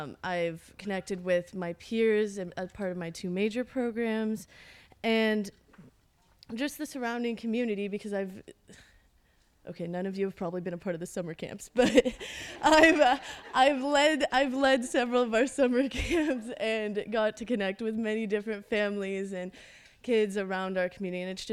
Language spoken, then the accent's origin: English; Idaho, United States; Well, coming to this school, like Christina said, I'm from Idaho, so I knew exactly two people